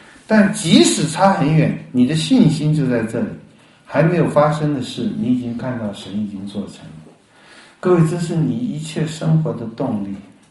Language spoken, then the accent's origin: Chinese; China; 对，你看我们中国人很悲观呢，然后中国教会也很悲观。